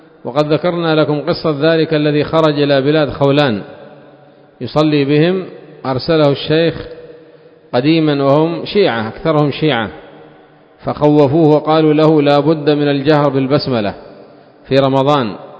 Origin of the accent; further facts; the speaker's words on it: Yemen; وعندنا في اليمن يسلمون عن اليمين وعن اليسار